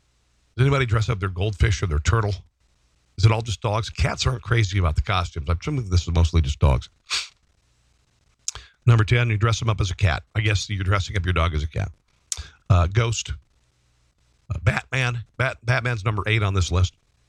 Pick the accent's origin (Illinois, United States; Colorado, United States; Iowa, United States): Iowa, United States; Neola; And we would go into my hometown, a little town in Iowa called Neola, Iowa.